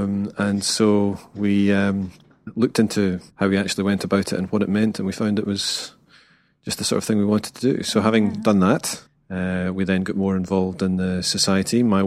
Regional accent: Scotland, United Kingdom; East, under a bit of sufferance, I must say, because I hail originally from the west of Scotland as well

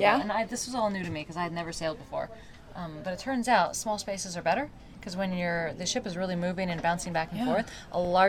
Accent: Colorado, United States; I grew up in Colorado

